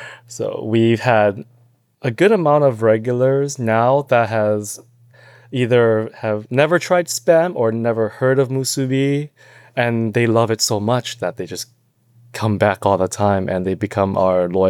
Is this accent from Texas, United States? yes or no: no; Hawaii, United States; Being a local boy growing up in Hawaii, it's just found everywhere.